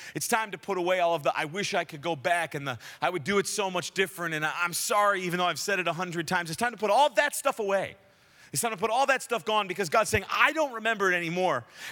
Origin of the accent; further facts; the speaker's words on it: Canada; We're Canadian, so we're not that crazy.